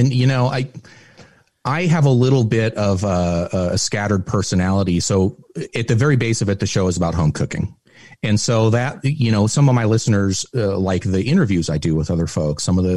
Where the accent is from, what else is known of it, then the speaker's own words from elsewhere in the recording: Toledo, Oregon, United States; born there; I am from Oregon. I was born in a little town called Toledo, which is right near the coast, near Newport.